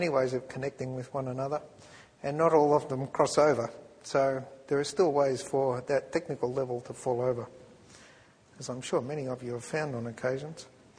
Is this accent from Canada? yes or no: no; Australia; guess you guess I'm from Australia.